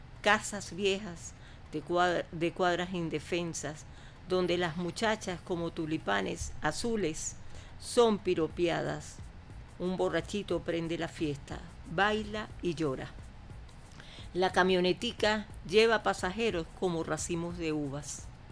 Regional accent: Petare, Miranda, Venezuela; me crié en Petare y vivo en Petare y siempre digo que soy de Petare.

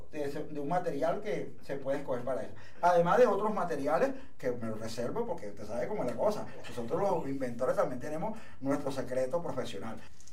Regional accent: El Guapo, Miranda, Venezuela; vengo del Guapo, Barlovento, donde se baila el joropo pateperro, donde se saca el Niño Jesús del Guapo los 5 de enero, pero vengo de esa cultura, soy portador de esa manifestación cultural.

